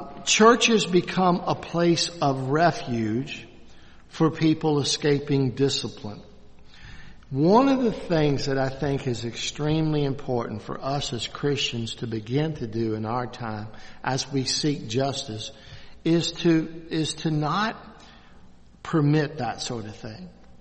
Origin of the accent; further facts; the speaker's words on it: Louisville, Kentucky, United States; But growing up in Louisville, I don't know what it is now, but then it was like 55% Roman Catholic. So we had all these Catholic schools.